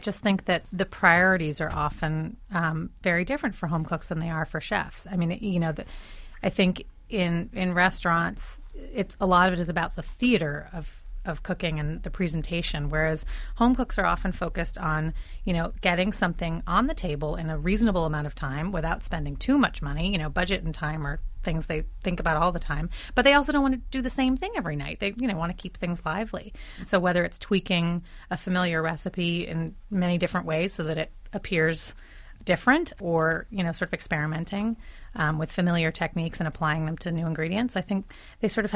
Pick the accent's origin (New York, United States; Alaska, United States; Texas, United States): New York, United States; also born or lived in Boston; I worked in kitchens in Boston for a while and moved back to New York. I grew up in New York and actually met Amanda soon thereafter.